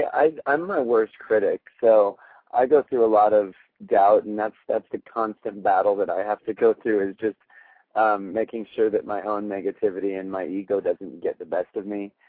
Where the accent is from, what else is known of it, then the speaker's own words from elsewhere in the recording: United States; I think just being an American, going over to, you know, a foreign country